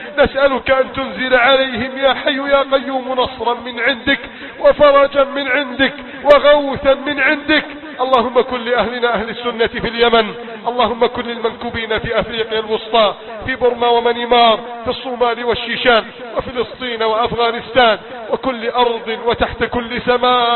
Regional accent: Egypt

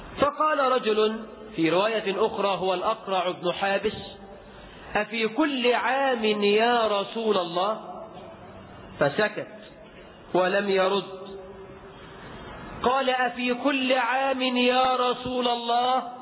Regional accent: Egypt; بلدنا مصر

